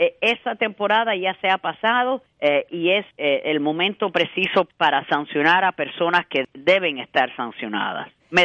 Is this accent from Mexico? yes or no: no; Cuba; born there; contra el régimen comunista en Cuba, mi país natal.